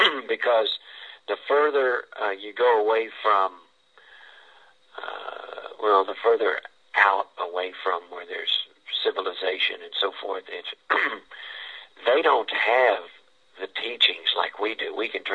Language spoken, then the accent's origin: English; United States; they just needed an open door just because I was from the United States of America.